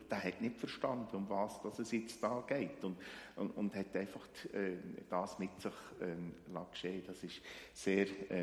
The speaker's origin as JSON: {"language": "German", "town": "Winterthur", "region": "Zurich", "country": "Switzerland", "said": "was wir vielleicht auch als Winterthurer könnten lernen"}